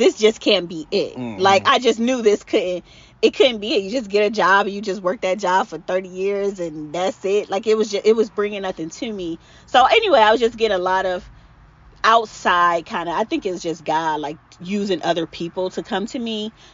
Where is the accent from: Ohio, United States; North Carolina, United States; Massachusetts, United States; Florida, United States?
Ohio, United States; Cleveland; I'm originally from Cleveland, Ohio.